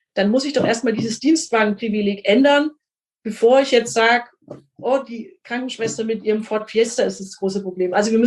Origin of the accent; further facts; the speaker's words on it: Bavaria, Germany; bei uns in Franken und in Bayern